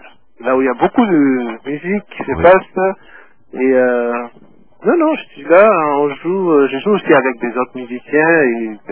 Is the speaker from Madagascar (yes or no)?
yes; Madagascar; also born or lived in Moscow, Russia; now in Canada; Ça fait longtemps, ça fait très longtemps. J'ai quitté Madagascar en 1976.